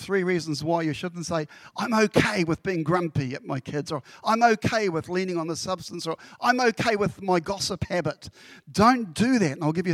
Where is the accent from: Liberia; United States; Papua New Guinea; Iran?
Papua New Guinea; Growing up in Papua New Guinea, one of the things we used to love to do when we went to Wewak was go into little caves around the waterfront.